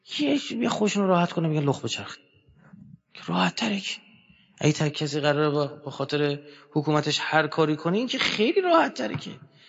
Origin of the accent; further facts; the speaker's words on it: Iran; مردم دنیا نسبت به ما ایرانی ها چه شناختی دارن